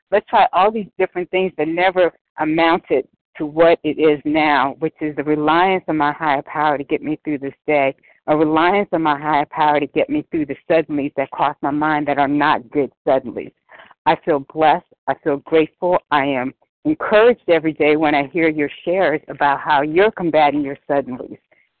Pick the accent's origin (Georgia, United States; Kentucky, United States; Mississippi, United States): Georgia, United States; I am from Georgia